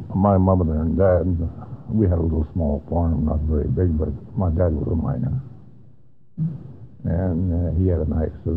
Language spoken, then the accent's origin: English; Lincoln, United States; now in Fairbanks, United States; Actually, I was raised in Lincoln. I was born in a coal mining town.